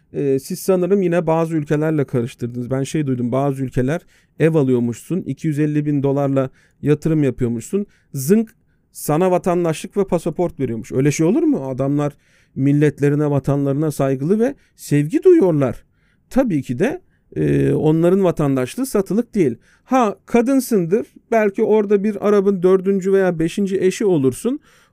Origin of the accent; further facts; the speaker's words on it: Antalya, Turkey; Nitekim ben Antalyalı bir insan olarak